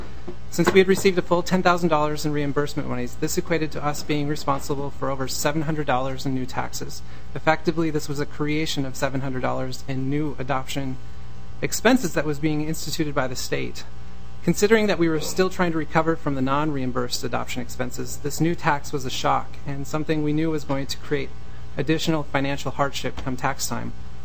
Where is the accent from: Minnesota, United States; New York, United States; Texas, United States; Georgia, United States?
Minnesota, United States; Rochester; I'm from Rochester, Minnesota.